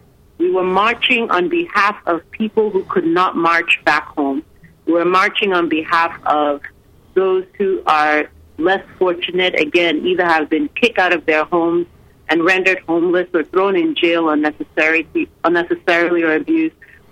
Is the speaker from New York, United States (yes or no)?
yes; New York, United States; also born or lived in Lagos, Nigeria; growing up in New York as a child. In Lagos, obviously, I was there for 7 years as a child